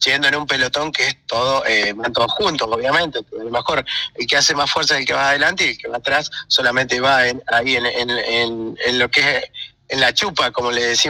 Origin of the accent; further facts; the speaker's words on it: Brinkmann, Córdoba, Argentina; Y después pegamos la vuelta a los que somos de Brinkman.